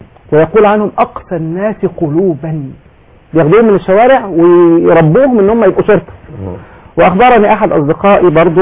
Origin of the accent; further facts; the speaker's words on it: Askaros, Gharbia, Egypt; born there; فالمنطقه دي فيها بعض الناس يعني فيها وفيها خيرات كثيره وناس افاضل وانا مولود فيها اصلا